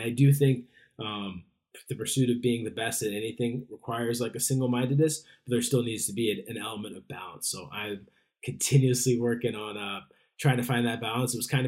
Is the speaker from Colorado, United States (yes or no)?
yes; Colorado, United States; Oh, I love Denver. I grew up in Park Row. My dad was out with the Broncos. I love Colorado.